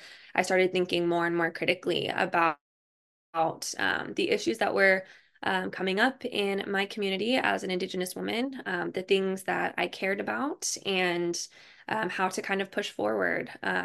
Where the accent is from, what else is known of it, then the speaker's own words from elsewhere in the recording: Leech Lake Reservation, Minnesota, United States; now in San Diego, United States; I'm Anishinaabe from Leech Lake Reservation in Minnesota. And Oglala Lakota from Pine Ridge Reservation in South Dakota.